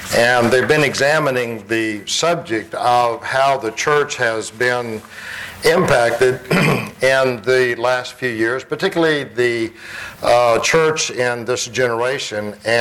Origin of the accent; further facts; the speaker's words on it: Plant City, Florida, United States; I grew up in Plant City, and these questions would never have been asked back then.